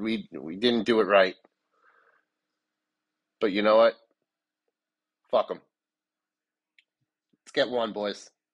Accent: Massachusetts, United States; And I grew up in Massachusetts during the height of Spygate

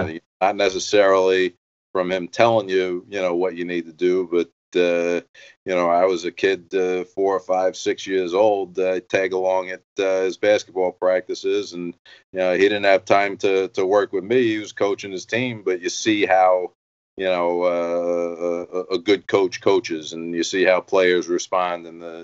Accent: Oceanside, New York, United States; So I was born and raised in Oceanside, New York.

